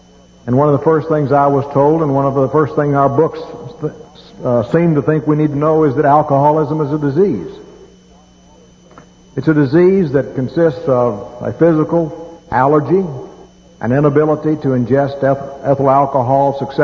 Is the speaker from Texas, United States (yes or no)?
yes; Texas, United States; I was raised out in West Texas, and I had a loving mom and dad, and we were poor folks, and didn't know we were poor.